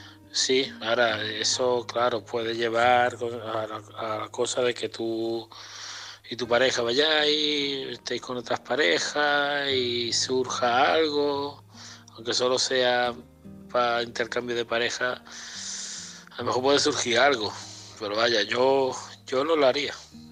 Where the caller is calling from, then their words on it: Málaga, Andalusia, Spain; corresponsal de Málaga